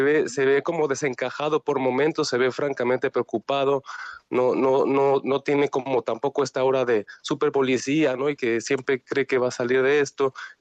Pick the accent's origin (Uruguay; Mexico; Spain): Mexico; para los reporteros que venimos de México